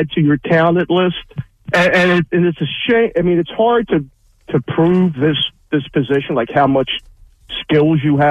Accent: Philadelphia, Pennsylvania, United States; All right, now, growing up in Port Richmond, our Mount Rushmore was the Pope, Cardinal Kroll, Lech Walesa, and Mrs. Paul Stiszczyk, Ed Cizek.

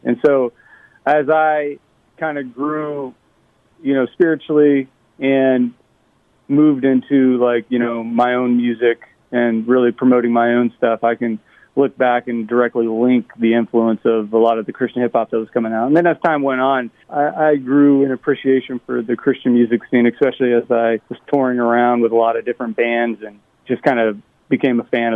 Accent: Ohio, United States; I actually grew up outside of Columbus, Ohio in a small town, so Columbus, Ohio area.

